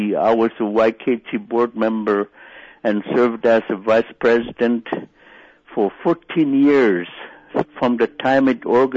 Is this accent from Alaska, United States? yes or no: yes; Marshall, Alaska, United States; I come from Marshall and Russian Mission, and I have relatives who live in Kuskokwim River, like in Akachuk and elsewhere.